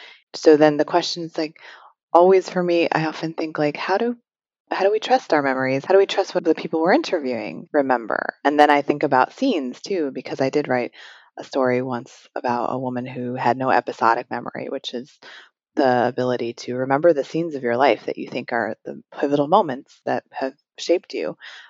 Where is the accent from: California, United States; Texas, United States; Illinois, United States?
Illinois, United States; Illinois, not far from where I grew up. So I was automatically interested from an identity standpoint, being Asian American, living in the Midwest, growing up at that time period.